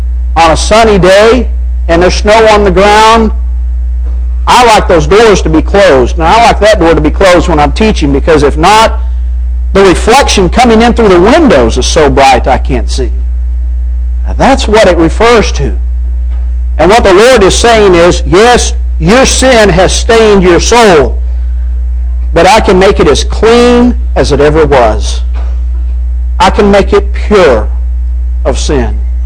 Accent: Arkansas, United States; born or raised there

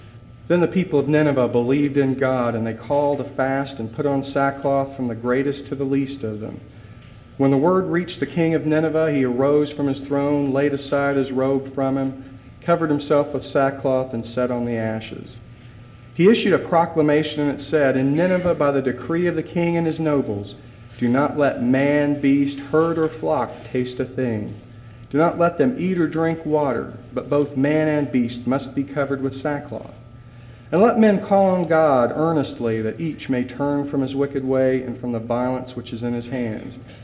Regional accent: Xenia, Ohio, United States; I grew up in Xenia, about 5 to 10 miles that way, really that way.

